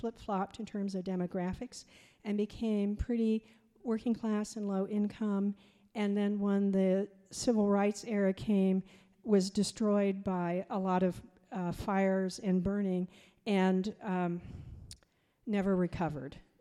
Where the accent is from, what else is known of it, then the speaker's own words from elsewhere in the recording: Ohio, United States; And I'm from Ohio.